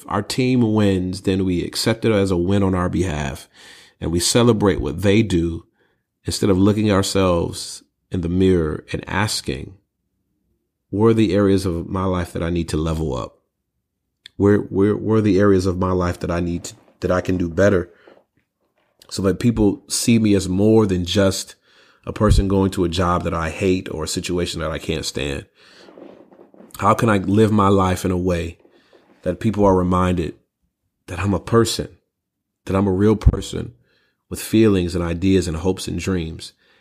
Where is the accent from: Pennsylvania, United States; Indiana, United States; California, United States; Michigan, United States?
Michigan, United States; Detroit; I'm from Detroit.